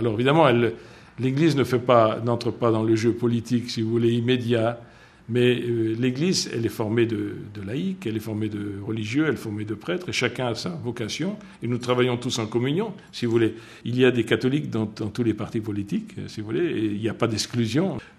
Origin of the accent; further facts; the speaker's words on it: Mexico; now in United States; Je viens du Mexique qui me paraissait très grand.